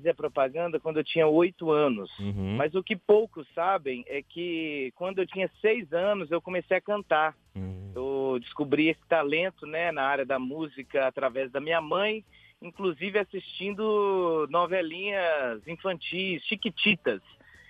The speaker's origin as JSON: {"language": "Portuguese", "town": "Contagem", "region": "Minas Gerais", "country": "Brazil", "tie": "born or raised there", "said": "Eu sou de Contagem, moro em Contagem a minha vida inteira."}